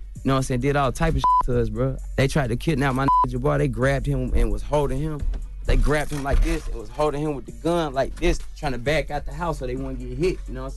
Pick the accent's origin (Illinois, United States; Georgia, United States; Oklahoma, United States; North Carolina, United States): Illinois, United States; Chicago; born there; No, I was born in Chicago.